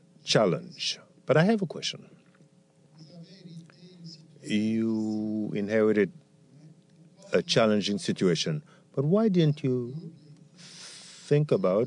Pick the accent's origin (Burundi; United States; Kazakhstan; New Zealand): Burundi; I am working with the African diaspora. I come from Burundi.